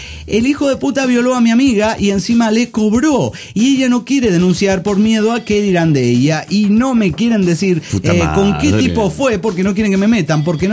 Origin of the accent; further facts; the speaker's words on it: Sinaloa, Mexico; now in Mexicali, Mexico; Soy un sinaloense que radica en Mexicali.